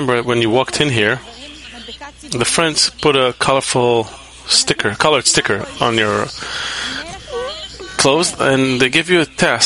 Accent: Karmiel, Northern District, Israel; I'm from Carmiel. How could I get to know her if I'm from Carmiel?

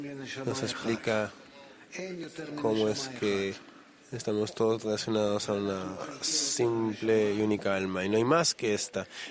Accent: Yokneam, Northern District, Israel; soy de Yokneam.

